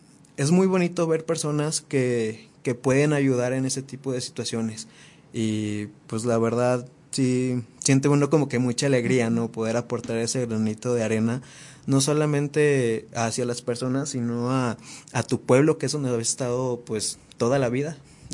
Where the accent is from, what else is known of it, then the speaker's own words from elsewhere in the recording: Puentecilla, Durango, Mexico; todos los estuvimos llevando específicamente para mi pueblo, que se llama Puentecilla San Dimas Durango.